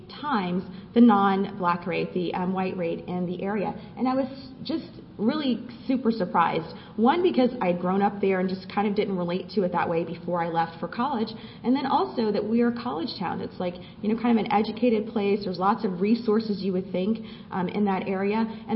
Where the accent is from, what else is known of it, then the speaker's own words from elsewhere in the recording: Tallahassee, Florida, United States; moved away as an adult; I grew up in Leon County, which is Tallahassee, Florida, and I moved away after college, didn't live there for a long time